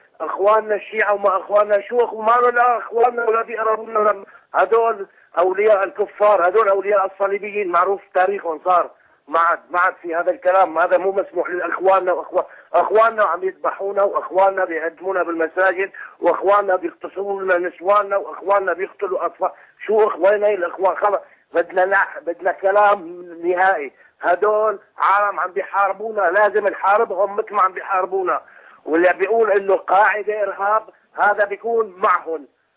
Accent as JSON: {"language": "Arabic", "country": "Syria"}